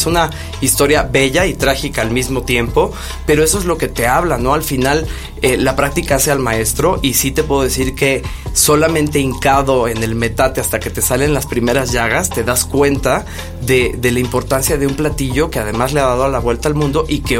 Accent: Mexico; Y yo creo que todos como mexicanos tenemos que tener

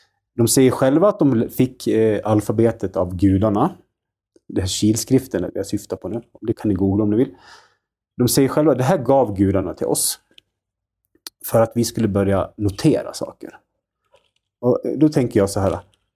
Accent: Sweden; Vi växte upp liksom i Sverige under en tid då ingenting var farligt i princip.

